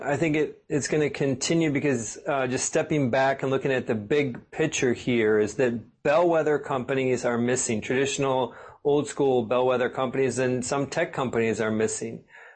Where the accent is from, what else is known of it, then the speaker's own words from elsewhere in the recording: Midwest, United States; I never fully appreciated it being born and raised in the Midwest.